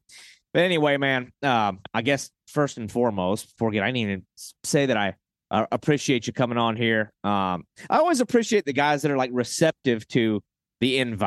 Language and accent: English; the South, United States; I want to go on record and say, I'm from the South.